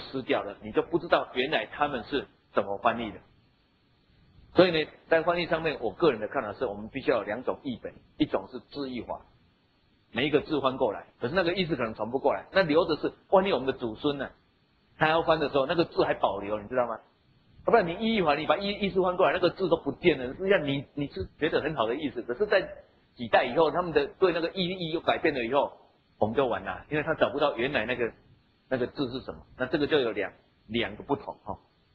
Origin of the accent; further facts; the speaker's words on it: Taiwan; 可是我们台湾人，我们对羊的感情就没有像犹太人对羊那个感情那么好。